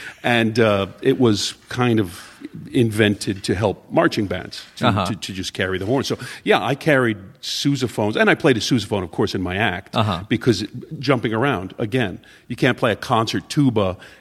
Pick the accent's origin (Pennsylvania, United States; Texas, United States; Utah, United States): Pennsylvania, United States; I grew up in Pennsylvania, so we didn't really hear the accordion, that kind of music.